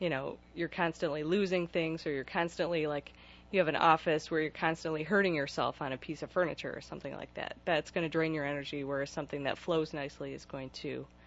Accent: Michigan, United States; also born or lived in Washington; I moved from Washington back to here in 2001. I grew up in the Michigan

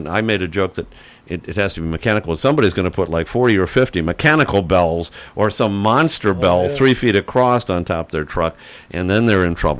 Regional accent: Detroit, Michigan, United States; In the 1950s, when I grew up in Detroit

